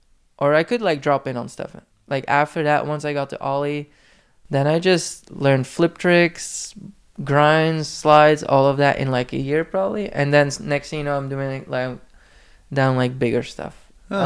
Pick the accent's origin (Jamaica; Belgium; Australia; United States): Belgium; Poperinge, Flanders; I got hooked up by the skate shop in Poperinge. Like okay. In my hometown, there was a skate shop.